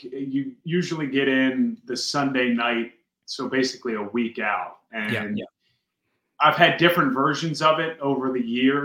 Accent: Annapolis, Maryland, United States; I grew up in Annapolis, but I've lived in Baltimore in the city limits for over 10 years now. And this is now home

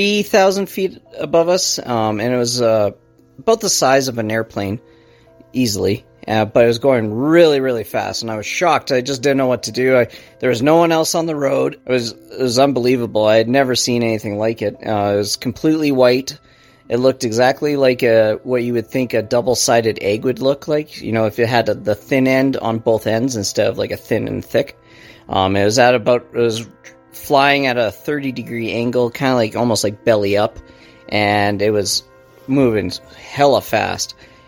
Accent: Calgary, Alberta, Canada; We're from Calgary, Alberta, Canada.

